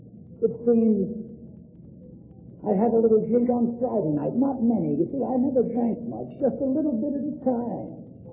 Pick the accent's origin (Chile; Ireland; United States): Ireland; I'm an Irishman. My mother's a Limerick woman. Born and raised in Limerick City.